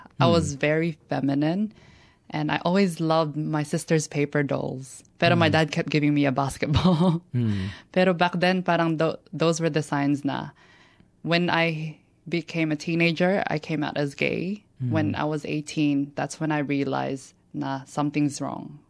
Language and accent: English; Sydney, New South Wales, Australia; I am 24 and I'm from Sydney, Australia, and I'm a proud transgender woman.